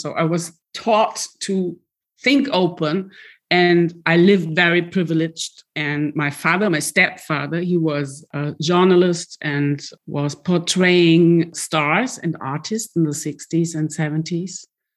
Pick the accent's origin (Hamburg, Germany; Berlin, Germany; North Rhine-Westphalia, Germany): North Rhine-Westphalia, Germany; Duisburg; I grew up in Duisburg the first 5 years of my life in a very simple, very mixed neighborhood surrounded by Thyssen and Krupp, very industrial, blast furnaces and chimneys directly opposite the König Pilsner brewery. I've been raised by my grandmother